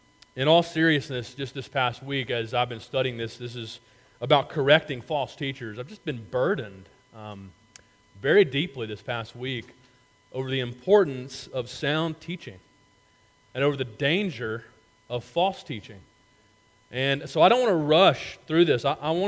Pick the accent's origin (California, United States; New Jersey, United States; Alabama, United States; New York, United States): Alabama, United States; Gardendale; one of my best friends from my hometown of Gardendale, Alabama, called me.